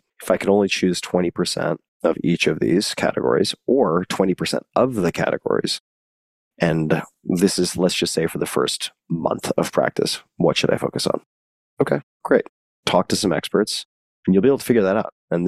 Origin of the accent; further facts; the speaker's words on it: New York, United States; And I grew up on Long Island, keep in mind.